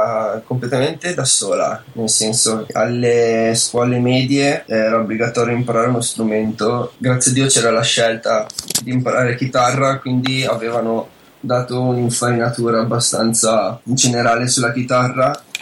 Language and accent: Italian; Milan, Lombardy, Italy; Io sono comunque cresciuto, diciamo, a Milano. Solamente quando ero più piccolino visitavo molto più spesso l'Olanda. Io vengo mio padre è di Alkmaar, una città sopra